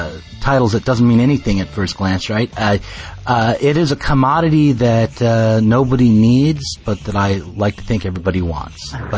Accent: Colorado Springs, Colorado, United States; now in Portland, United States; I'm originally from Colorado Springs. I went to school in Florida for a little while.

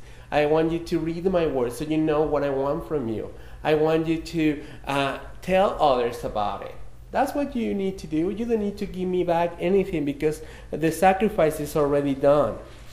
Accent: Mexico City, Mexico; As you might have guessed, I'm from Mexico City, or I'm from Mexico

